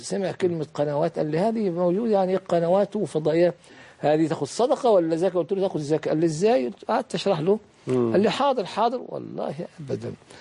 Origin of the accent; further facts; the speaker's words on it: El Mahalla El Kubra, Gharbia, Egypt; في مدينتي البسيطة المتواضعة المحلة الكبرى